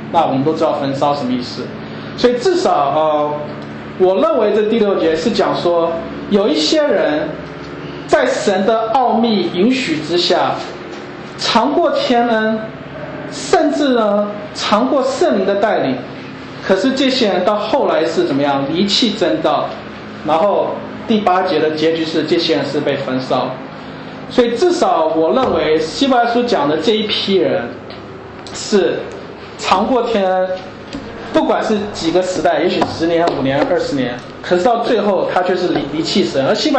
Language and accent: Chinese; China; 我觉得我们中国人说太含蓄了，好像觉得说不想得罪人